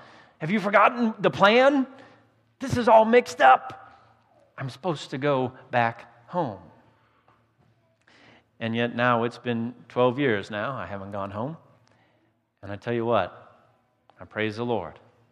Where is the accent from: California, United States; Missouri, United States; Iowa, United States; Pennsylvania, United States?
Iowa, United States; moved away as an adult; now in Nebraska, United States; I came out here from Iowa. I came to this foreign land of Nebraska.